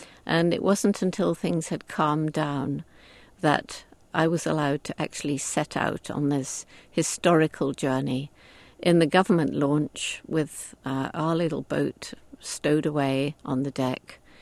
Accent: England, United Kingdom; I had no degree of any sort. I was straight out from England, more or less.

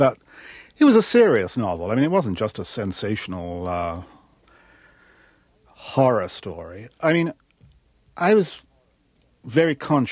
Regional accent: England, United Kingdom; And I am English. I mean, I can't pretend that I'm not.

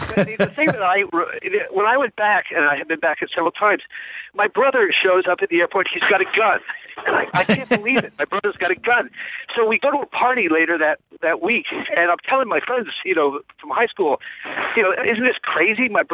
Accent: Florida, United States; now in Boston, United States; I grew up in Florida in the 60s, and I remember, all my friends and I just hated it.

